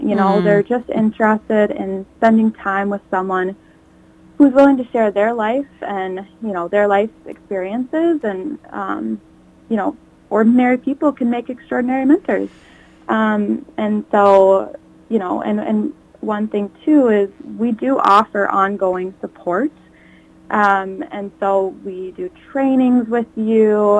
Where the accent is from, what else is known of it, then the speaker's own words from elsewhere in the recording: Prior Lake, Minnesota, United States; I am from Prior Lake, and so I just felt like it was time for me to come back to the cities.